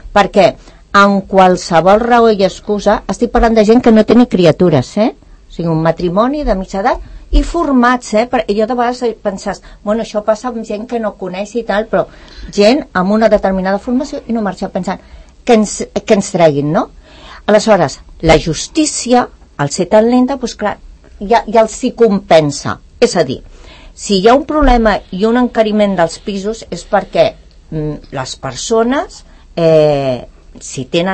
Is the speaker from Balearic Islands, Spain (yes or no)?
no; Santa Coloma de Gramenet, Catalonia, Spain; born there; t'estic parlant que jo vaig néixer a Santa Coloma de Gramenet, no vaig néixer a ningú poble de rics, eh?